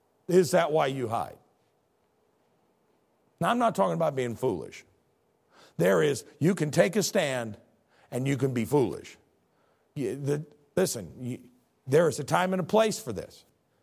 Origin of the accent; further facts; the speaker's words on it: United States; As an American, I belong to a group. As a Christian, I belong to a group of people that is not like the others.